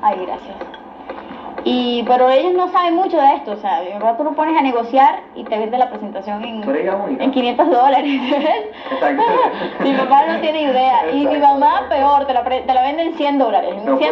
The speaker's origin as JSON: {"language": "Spanish", "town": "Barranquilla", "region": "Atlántico", "country": "Colombia", "said": "Mira, yo me vine de Barranquilla."}